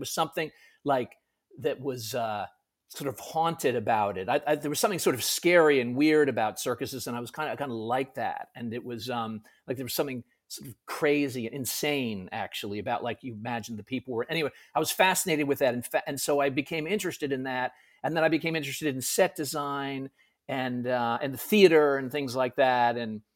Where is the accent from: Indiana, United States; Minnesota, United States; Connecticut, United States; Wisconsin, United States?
Connecticut, United States; now in New York, United States; I'm from Connecticut originally. I live in New York now.